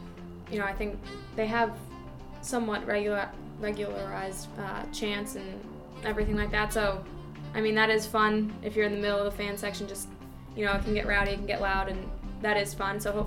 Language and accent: English; Massachusetts, United States; So I know myself, I'm local. I'm from Massachusetts, so my family's always there.